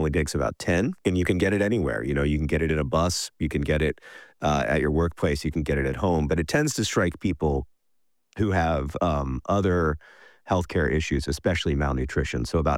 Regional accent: Indiana, United States; from Kansas to my home state of Indiana.

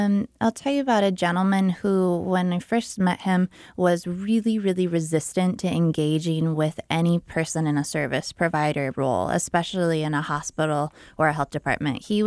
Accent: Iowa, United States; I was living and working in Washington, D.C., and moved back to Iowa, my home state, in 2015.

